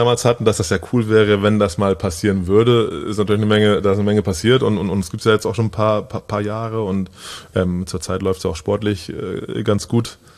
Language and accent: German; Wilhelmsburg, Hamburg, Germany; ich komme aus Wilhelmsburg